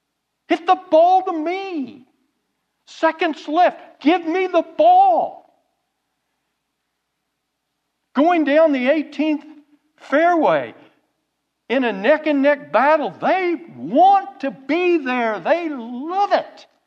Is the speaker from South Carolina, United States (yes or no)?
no; Oklahoma, United States; You know, I'm from Oklahoma.